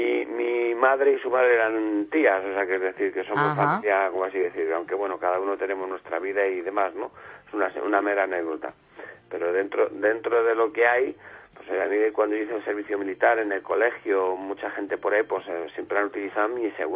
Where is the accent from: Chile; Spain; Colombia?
Spain; Fuenlabrada, Community of Madrid; sí que soy de Fuenlabrada y me choca